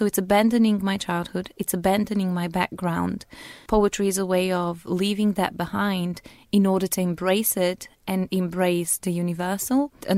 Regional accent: North Macedonia; English is a second language; now in England; I come from Macedonia, but also I come from an Aromanian family. Aromanians are a group of people across the Balkans. They have, like, some people think, Latinized background.

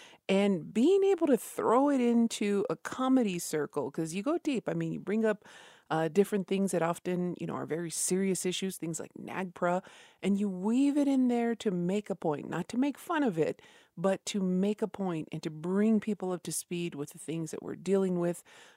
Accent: Isleta Pueblo, New Mexico, United States; from Isleta Pueblo

